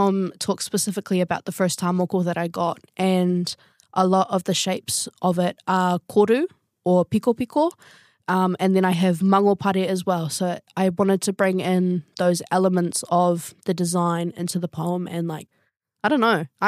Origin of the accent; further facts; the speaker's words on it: New Zealand; first language Maori; And I am the first person in, I think, three generations to grow up as te reo Māori as my first language.